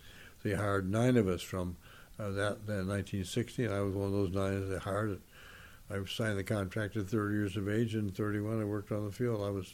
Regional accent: San Gabriel, California, United States; I grew up in San Gabriel, just 4 or 5 miles from the Rose Bowl. I went to Rose Bowl as a little kid.

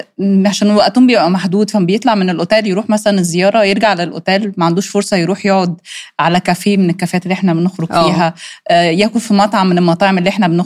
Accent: Egypt; عايزة اللي يكسبيرينس مصر يعيشها زي ما إحنا مصريين بنعيشها وبنحبها.

